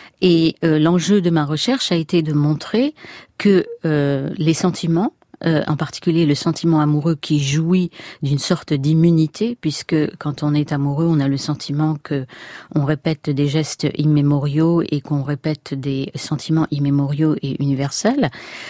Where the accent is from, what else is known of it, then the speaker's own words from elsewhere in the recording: France; je suis cosmopolite et universaliste. Aux États-Unis, je suis européenne. En Allemagne, où je suis beaucoup, je suis française.